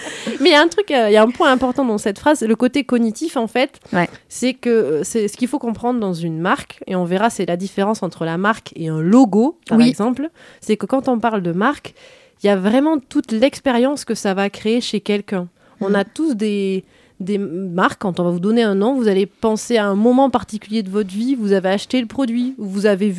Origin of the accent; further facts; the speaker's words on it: South, France; accent: southern French; Je prononce avec mon bel accent du sud, le pain.